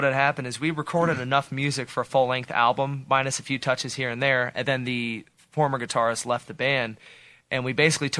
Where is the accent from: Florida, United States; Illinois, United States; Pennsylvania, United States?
Florida, United States; St. Petersburg; St. Petersburg's always been home for us.